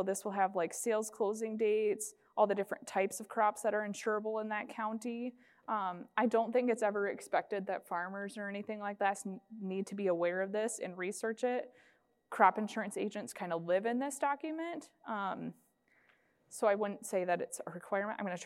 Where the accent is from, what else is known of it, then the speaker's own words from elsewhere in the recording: South Dakota, United States; I'm from South Dakota, if anybody was wondering.